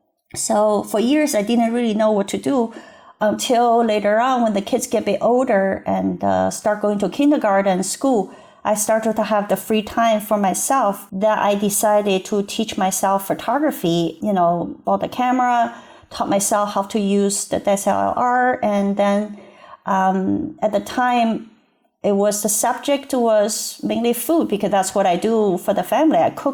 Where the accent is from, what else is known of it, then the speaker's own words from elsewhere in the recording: Beijing, China; English is a second language; moved away as an adult; also born or lived in Nova Scotia, Canada; So I was born and raised in Beijing in China, and I grew up there and I studied. Then it's around 2000, I left China and went to Canada to study.